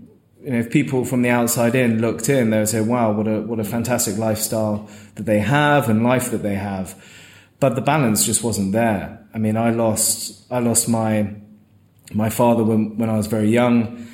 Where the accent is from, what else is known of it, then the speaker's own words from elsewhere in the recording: London, United Kingdom; even though I was born and bred in London, when I married Kirsten, my wife, you know, being a South Londoner that I still consider myself to be